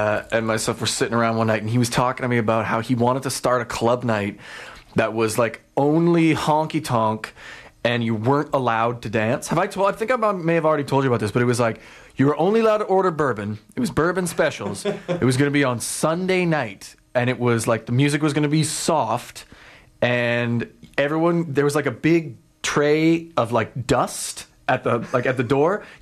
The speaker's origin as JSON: {"language": "English", "town": "Calgary", "region": "Alberta", "country": "Canada", "tie": "born or raised there", "said": "my childhood growing up in Calgary."}